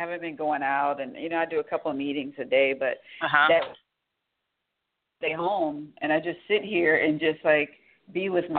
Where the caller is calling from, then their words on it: Atlanta, Georgia, United States; I am calling from Atlanta, Georgia.